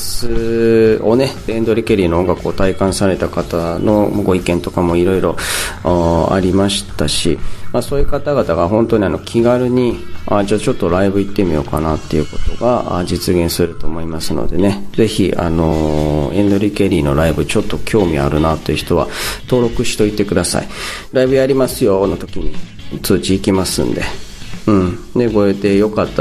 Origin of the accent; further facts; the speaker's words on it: Yokohama, Kanagawa, Japan; 地元横浜みなとみらいでライブをしてくださった時ね